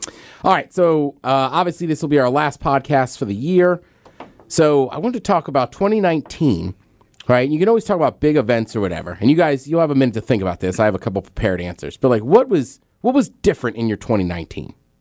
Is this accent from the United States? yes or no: yes; Maryland, United States; Yeah, I'm from Maryland.